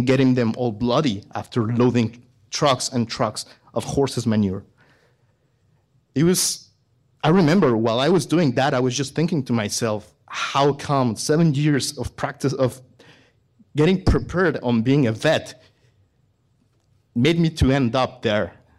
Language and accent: English; Mexico; English is a second language; moved away as an adult; now in Canada; I am a veterinarian from Mexico. I studied there.